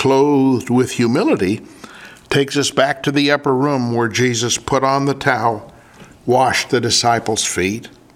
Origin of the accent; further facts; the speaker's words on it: Malawi; Growing up in Nyasaland, one of the greatest marks left by any man was that of David Livingstone.